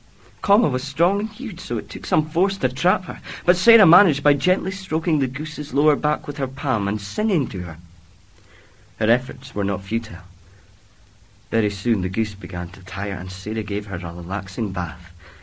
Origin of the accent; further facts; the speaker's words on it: Elgin, Scotland, United Kingdom; I come from Elgin, which is in the northeast of Scotland. It's a town, and it's quite big, very big. It's quite a historical town, full of old history, mostly with the cathedral in Elgin.